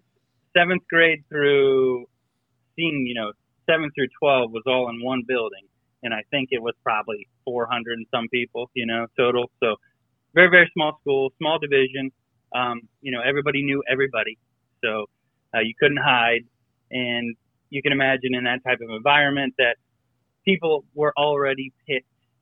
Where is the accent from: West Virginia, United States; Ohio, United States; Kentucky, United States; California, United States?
Ohio, United States; now in Virginia, United States; but where I was born and raised in Ohio, in junior high, it was seventh and eighth grade.